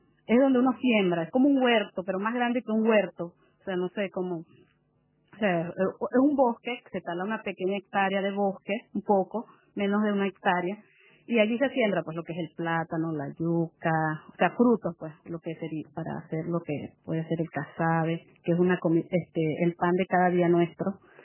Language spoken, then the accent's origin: Spanish; Ciudad Bolívar, Bolívar, Venezuela; born there; la primera etapa, que fue donde yo realmente nací, fue en Ciudad Bolívar, que es la capital del estado Bolívar.